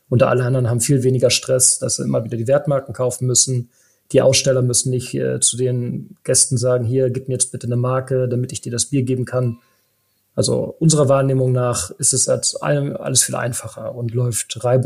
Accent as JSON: {"language": "German", "town": "Cologne", "region": "North Rhine-Westphalia", "country": "Germany", "said": "dass wir als Kölner ja auch mal eine ausrichten könnten."}